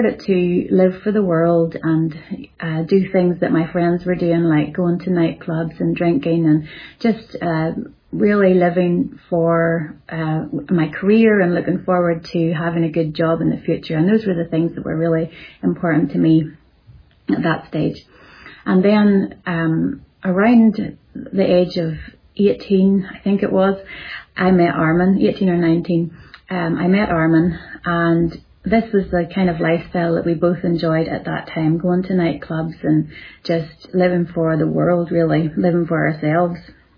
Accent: Northern Ireland, United Kingdom; now in Greenville, United States; I was born and raised in Northern Ireland, and we now live in Greenville, South Carolina, in the United States of America.

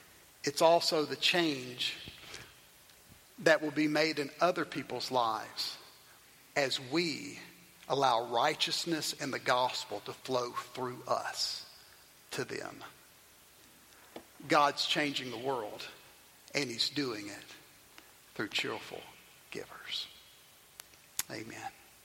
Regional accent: Tylertown, Mississippi, United States; I grew up in Tylertown Baptist Church, a little Baptist church in South Mississippi, a little town that I grew up in.

